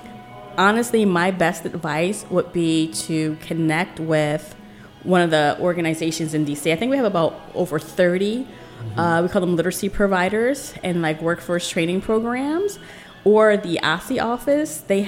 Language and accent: English; New Jersey, United States; I grew up in South Jersey, so I'm like, oh, this is like my old neighborhood.